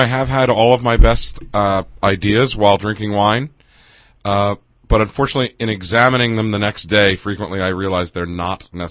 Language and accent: English; United States; I'm American. I love to have lots of choices.